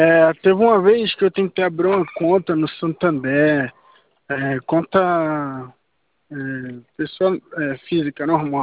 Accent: Brasília, Federal District, Brazil; Eu sou de Brasília, pô.

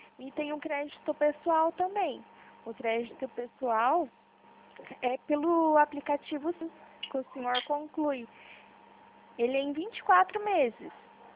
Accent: Itapetininga, São Paulo, Brazil; Eu sou de Itapetininga.

